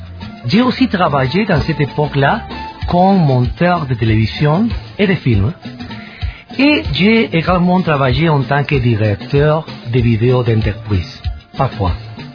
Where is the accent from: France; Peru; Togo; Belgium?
Peru; Après la mission, je vais créer chez moi, au Pérou, une entreprise pour réaliser des films documentaires.